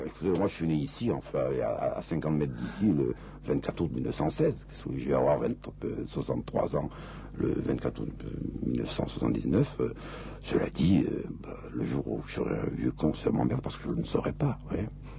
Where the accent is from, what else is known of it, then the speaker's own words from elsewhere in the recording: Monaco; Je comprends Niçois, mon père était Niçois, mais je ne le parle pas. Hein. Je parle un peu monégasque, parce que je suis monégasque.